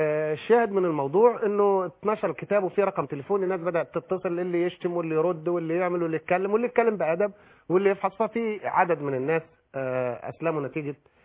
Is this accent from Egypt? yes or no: yes; Upper Egypt, Egypt; وأنا راجل صعيدي وعندي كلمتي ومسلم وعندي كلمتي